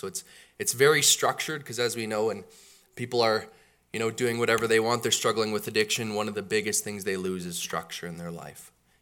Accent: Calgary, Alberta, Canada; I grew up in Calgary. I'm 28 years old. And I had an awesome upbringing in a Christian home with two loving parents and two brothers as well.

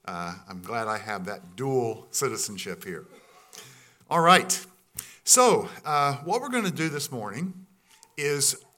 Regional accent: United States; moved away as an adult; now in Canada; If I was in my home country, if I was in the United States

